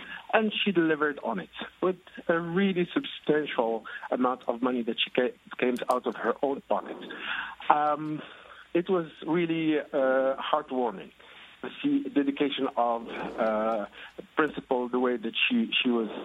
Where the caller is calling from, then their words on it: New York, United States; I'm calling from the Lower East Side in Manhattan